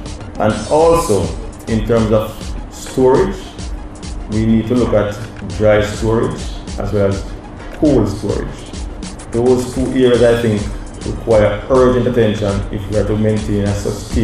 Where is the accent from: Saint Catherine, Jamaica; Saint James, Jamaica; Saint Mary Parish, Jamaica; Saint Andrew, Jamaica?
Saint Mary Parish, Jamaica; I am from St. Mary, the banana parish.